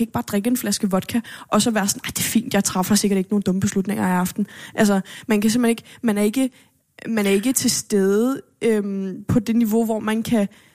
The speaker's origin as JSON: {"language": "Danish", "country": "United States", "tie": "born or raised there", "said": "Ja, jeg er født og opvokset i USA. I hvert fald noget af min barndom."}